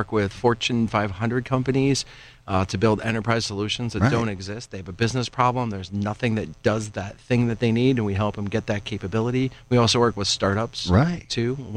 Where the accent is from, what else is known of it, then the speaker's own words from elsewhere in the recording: Johnstown, Pennsylvania, United States; Well, I grew up in the Johnstown area and spent a lot of my life traveling and living other places, like Washington, D.C. and other big cities.